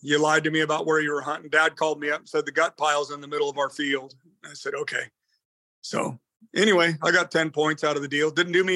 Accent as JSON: {"language": "English", "region": "Oregon", "country": "United States", "tie": "born or raised there", "said": "I'm an Oregonian. I was born and raised in Oregon, and I hunt a lot more in Oregon than I do in Washington"}